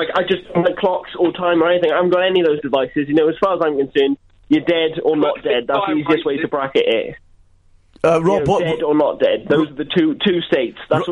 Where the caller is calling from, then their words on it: Coventry, West Midlands, United Kingdom; Coventry.